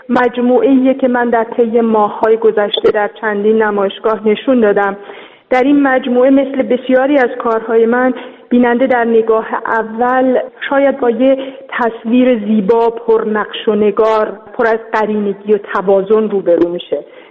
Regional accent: Iran; به عنوان یه ایرانی

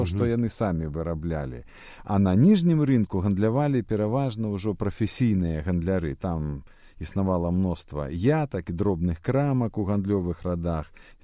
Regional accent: Minsk, Belarus; Ми обидва народилися і виросли у Мінську і вельми болюче переживаємо поступову страту нашим городам свого історичного обличчя.

